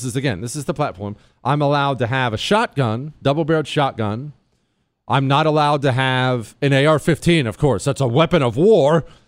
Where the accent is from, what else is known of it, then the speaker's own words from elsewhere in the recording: Ohio, United States; I grew up in Ohio, and I drive through the Rust Belt and I still see plants.